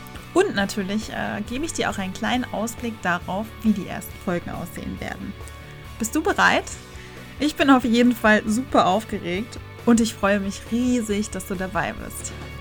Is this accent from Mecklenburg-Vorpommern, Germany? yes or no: yes; Rostock, Mecklenburg-Vorpommern, Germany; also born or lived in Berlin / Hamburg / New Zealand; ich bin mittlerweile 30 Jahre jung. Ich wohne seit einem guten Monat wieder in meiner Heimatstadt Rostock. Davor habe ich 6 Jahre in Berlin gewohnt und 4 Jahre in Hamburg studiert und davor war ich 1 Jahr in Neuseeland.